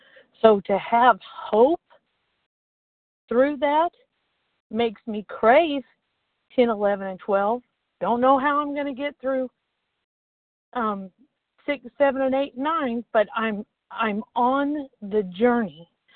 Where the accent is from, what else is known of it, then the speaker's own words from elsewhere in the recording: Jesup, Georgia, United States; I am from Jessup, Georgia, and this is my first share.